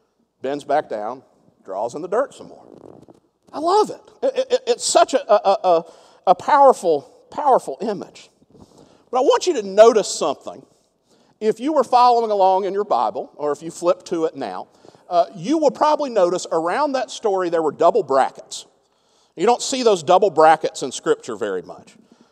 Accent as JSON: {"language": "English", "region": "Georgia", "country": "United States", "also_born_or_lived": "North Carolina", "said": "When Leanne and I moved from North Carolina back to Georgia near where we were from, it was so that we could have kids."}